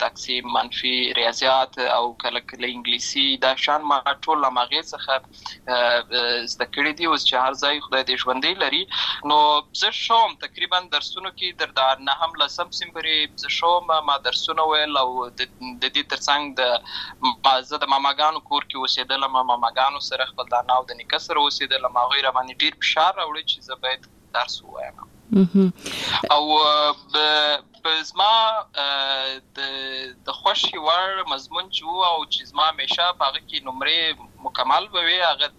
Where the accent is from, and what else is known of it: Lashkar Gah, Helmand, Afghanistan; born or raised there